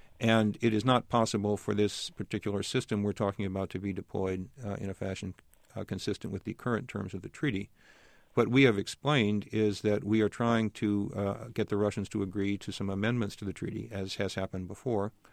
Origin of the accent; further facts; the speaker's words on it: Washington, United States; Well, since I'm from Washington, I spend my time getting out of spots, so I'll see what I can do.